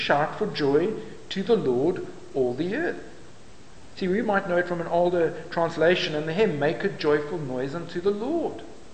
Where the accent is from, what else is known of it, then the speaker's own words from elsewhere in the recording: South Africa; I'm a British South African.